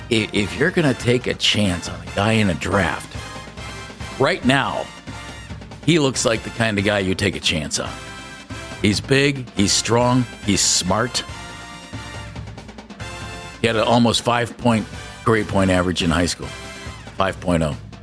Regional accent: New England, United States; It's good to be here at Louisiana State University. I'm from New England.

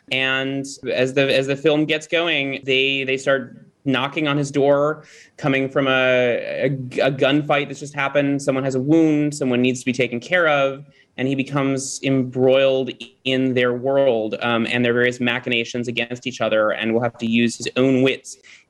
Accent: Chicago, Illinois, United States; I'm from Chicago, and I remember growing up here and going to see movies that were supposed to be set in Chicago.

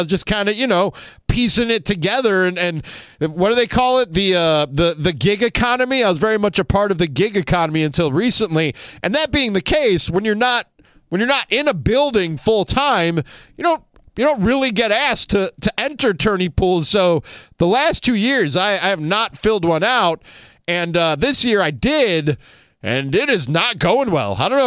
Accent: Chicago, Illinois, United States; And again, don't worry, I am one of you, born and bred in Chicago.

